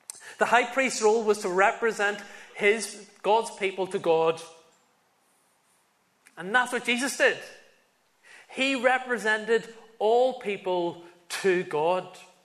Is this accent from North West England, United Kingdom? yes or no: no; Northern Ireland, United Kingdom; If you haven't already picked up, I'm from Northern Ireland.